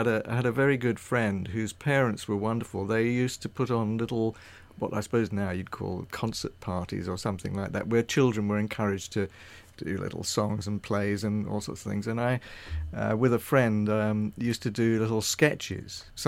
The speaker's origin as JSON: {"language": "English", "town": "Surbiton", "region": "South East England", "country": "United Kingdom", "tie": "born or raised there", "said": "I was brought up in Surrey. In fact, I was my early life was in Surbiton, best known for the programme The Good Life, you probably remember."}